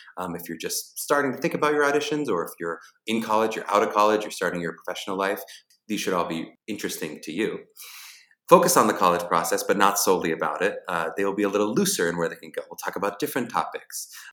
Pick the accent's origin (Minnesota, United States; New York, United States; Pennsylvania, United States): Pennsylvania, United States; Pittsburgh; First about me, I'm from Pittsburgh, Pennsylvania.